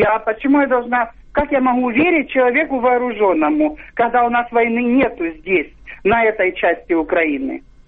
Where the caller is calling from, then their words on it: Dnipro, Dnipropetrovsk Oblast, Ukraine; Дніпропетровськ.